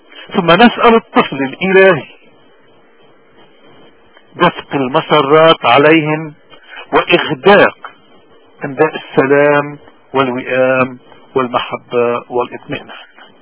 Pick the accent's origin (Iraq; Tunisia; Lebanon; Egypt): Lebanon; فسلحنا به كلبنانيين منذ 7000 سنة ولازلنا